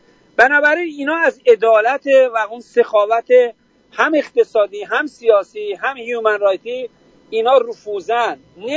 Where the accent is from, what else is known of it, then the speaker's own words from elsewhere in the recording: Iran; بله آذری هستم، من افتخارم میکنم آذری هم، افتخارم میکنم ایرانی هم.